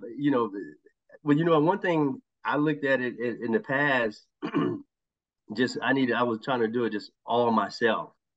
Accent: Houston, Texas, United States; Then went to Virginia for a little bit. Then my dad wasn't doing well. So that's what kind of, I'm from Houston, but that's what drew me back.

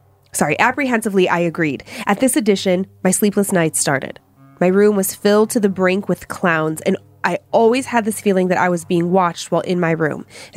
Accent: Hawaii, United States; Growing up in Hawaii was fun and full of amazing adventures.

